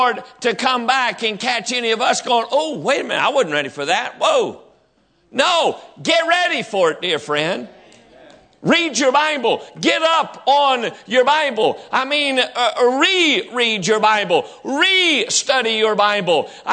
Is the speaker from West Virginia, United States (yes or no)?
yes; West Virginia, United States; I'm from West Virginia. Forgive me.